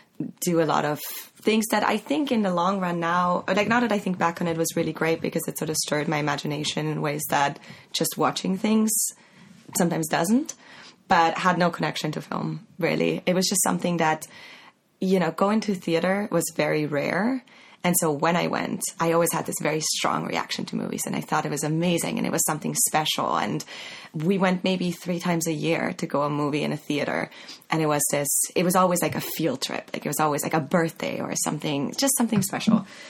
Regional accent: Austria; moved away as an adult; I mean, I grew up in Austria. I was there until I was 18 and finished school.

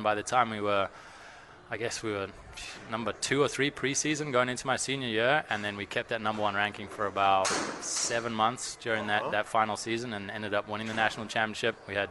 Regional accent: Johannesburg, Gauteng, South Africa; I grew up in Johannesburg. I played four sports at state level.

